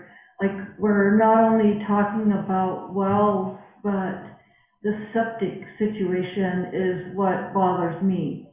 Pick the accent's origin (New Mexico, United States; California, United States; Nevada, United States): Nevada, United States; Boulder City; and I'm originally from Boulder City, Nevada, which is right outside of Vegas.